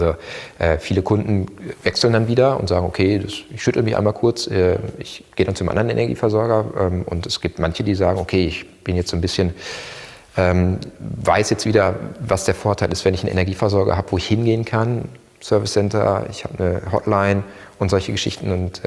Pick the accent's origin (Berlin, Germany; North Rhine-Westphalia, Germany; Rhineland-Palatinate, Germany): North Rhine-Westphalia, Germany; Ich komme aus dem Ruhrgebiet, da wird ja viel Bier produziert oder wurde viel Bier produziert, viel Bier getrunken.